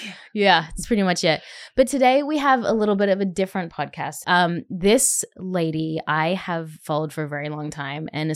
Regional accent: Australia; being an Australian

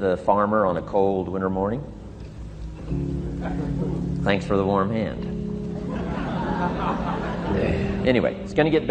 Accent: Idaho, United States; I grew up in Idaho, farm country, southwest corner of Idaho. In fact, my father still lives on the old homestead where I grew up.

